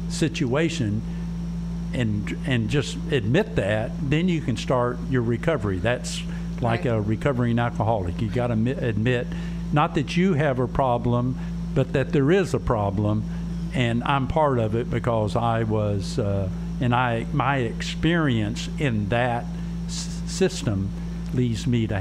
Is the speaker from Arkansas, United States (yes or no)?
yes; Arkansas, United States; if we were raised in Arkansas and we're white male, we're all recovering racist